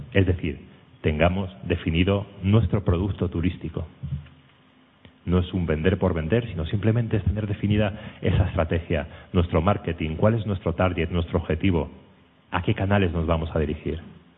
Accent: León, Castile and León, Spain; de hecho yo soy de León, vivo en León

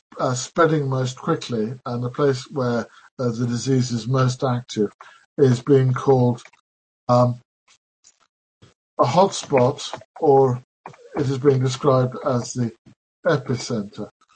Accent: Scotland, United Kingdom; I am more Scottish than English, so I'm allowed to joke about these things.

